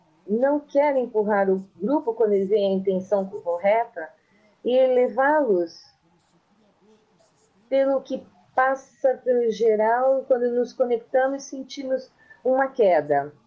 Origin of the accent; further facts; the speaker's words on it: Porto Alegre, Rio Grande do Sul, Brazil; Eu sou de Porto Alegre